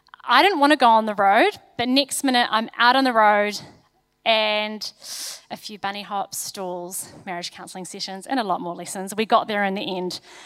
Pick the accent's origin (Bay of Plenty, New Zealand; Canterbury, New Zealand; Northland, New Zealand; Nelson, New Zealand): Nelson, New Zealand; also born or lived in Wellington; now in Auckland, New Zealand; I was born in Wellington, which is a pretty special place. And I left there when I was four and moved to Nelson. That's where I had a chunk of my life.